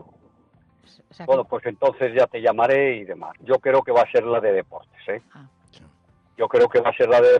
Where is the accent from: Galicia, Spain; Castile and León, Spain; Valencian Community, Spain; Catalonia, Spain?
Galicia, Spain; como los gallegos decimos, según para qué